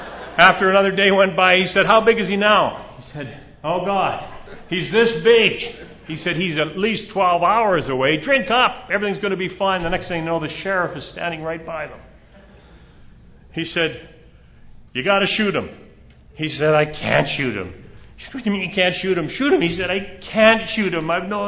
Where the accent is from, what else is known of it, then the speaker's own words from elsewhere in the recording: Saskatchewan, Canada; born there; Anyway, I was born in Saskatchewan, very flat in Saskatchewan.